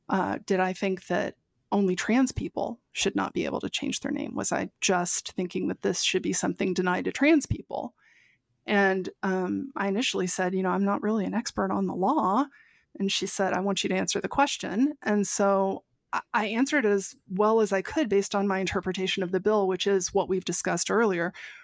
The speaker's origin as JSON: {"language": "English", "region": "Texas", "country": "United States", "tie": "born or raised there", "said": "I grew up in Texas and never got chiggers. Many summers in rural Texas."}